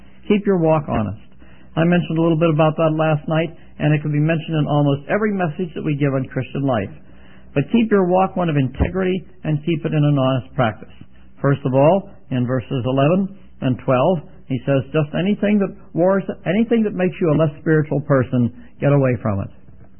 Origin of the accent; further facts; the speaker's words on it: Pittsburgh, Pennsylvania, United States; I was raised near Pittsburgh, Pennsylvania. I was actually born in Pittsburgh, and our farm was not far from Pittsburgh.